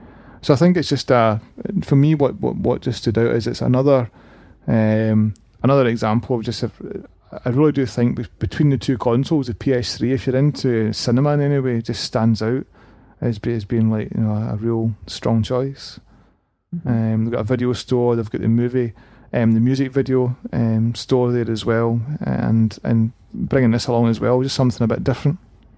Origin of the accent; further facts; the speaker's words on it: Scotland, United Kingdom; I might even deep fry it, seeing as I'm from Scotland.